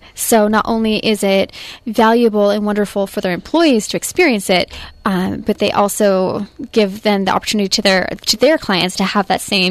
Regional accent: Forks, Washington, United States; I grew up in Forks, Washington. So it's very close to the northwest tip of the United States, actually.

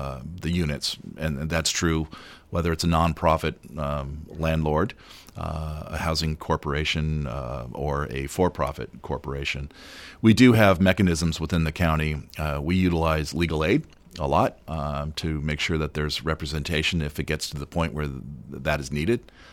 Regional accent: Petaluma, California, United States; I will say my hometown of Petaluma, I think, is one of those.

